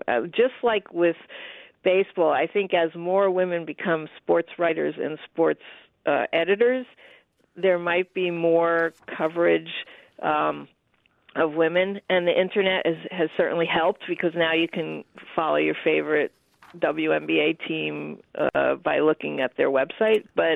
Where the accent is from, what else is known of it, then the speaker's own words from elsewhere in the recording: New Jersey, United States; and I'm from New Jersey, so what happened in New Jersey was not as liberated, I guess, as what was happening in Iowa.